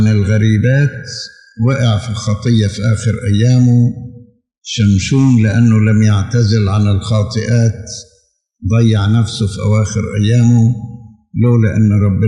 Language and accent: Arabic; Egypt; احنا نشكر الله إن بلادنا مصر كانت من بين هذه الأمكنة،